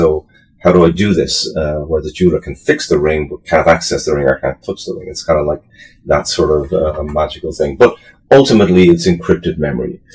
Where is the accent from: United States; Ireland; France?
Ireland; accent: Irish; I'm based in Ireland for anybody who's probably picked my accent up at this stage, but in Ireland we've got like 4,000 people working in a fabrication in a plant here.